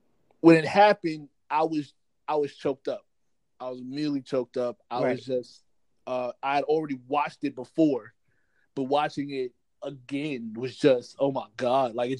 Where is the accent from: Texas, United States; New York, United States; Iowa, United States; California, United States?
New York, United States; Like, we said on the show, like, we love the chains, and, you know, we're from New York.